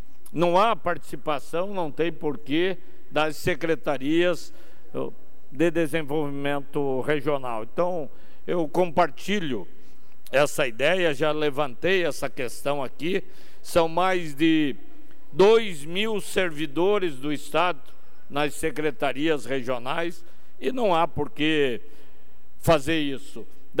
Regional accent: Canoinhas, Santa Catarina, Brazil; born there; vizinho à nossa Canoinhas, onde eu nasci

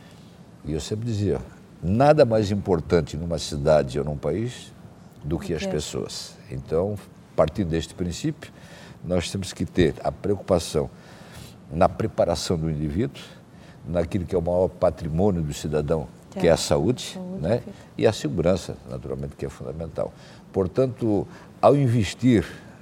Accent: Brusque, Santa Catarina, Brazil; eu tiro o exemplo lá na minha cidade de Brusque

